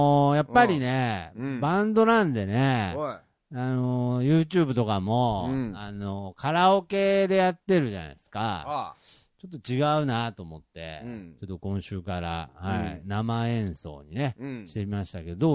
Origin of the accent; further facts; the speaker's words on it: Shikoku, Japan; 生まれも育ちも今も四国在住です。